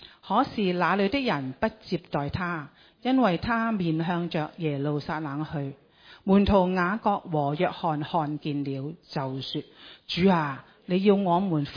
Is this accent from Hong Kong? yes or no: yes; Hong Kong; 佢哋咧就係又喺度話，鬧我哋香港人